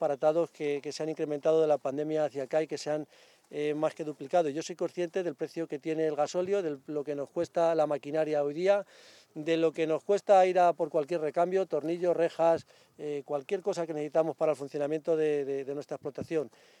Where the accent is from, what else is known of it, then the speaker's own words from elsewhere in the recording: Arévalo, Castile and León, Spain; sabéis que soy de Arévalo, que soy agricultor, conozco esta zona a la perfección